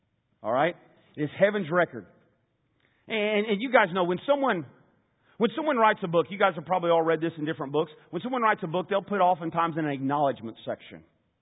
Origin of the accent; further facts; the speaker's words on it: Indiana, United States; Because I grew up in Indiana and I know when you got to have a fire.